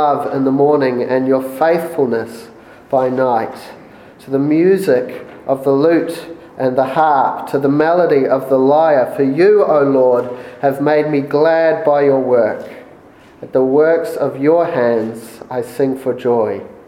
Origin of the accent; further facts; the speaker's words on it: Papakura, Auckland, New Zealand; I grew up in Papakura, going to Papakura Baptist, not far from here.